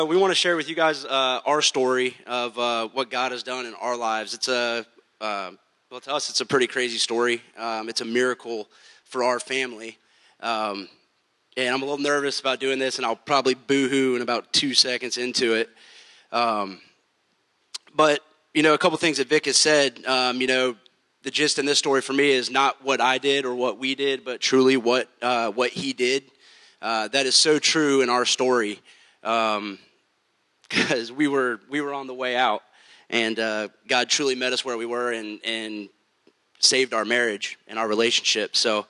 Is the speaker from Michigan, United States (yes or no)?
yes; Michigan, United States; because we're both from Michigan.